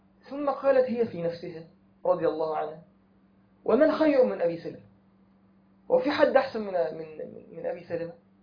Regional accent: Egypt; معروف عندنا في مصر جدا

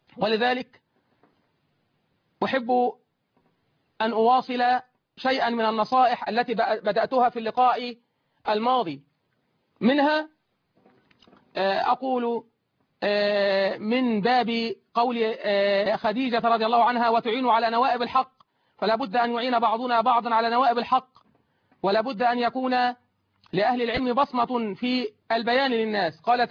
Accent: Egypt; كلنا كمصريين

